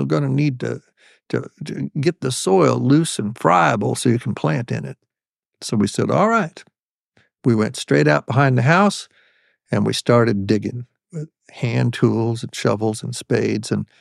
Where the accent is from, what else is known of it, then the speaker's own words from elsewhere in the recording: Beech Grove, Indiana, United States; driving up to my mother's house in Beech Grove, where I grew up outside of Indianapolis